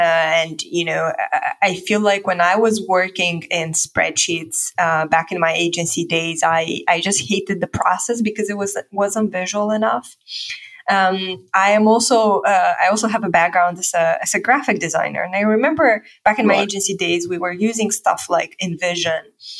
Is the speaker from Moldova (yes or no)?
yes; Moldova; English is a second language; now in Bucharest, Romania; I'm originally from Moldova. I'm currently based in Bucharest, and that's the capital of Romania.